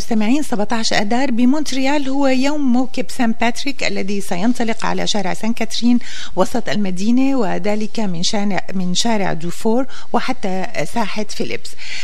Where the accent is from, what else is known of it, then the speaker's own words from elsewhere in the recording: Syria; على بلدنا سوريا.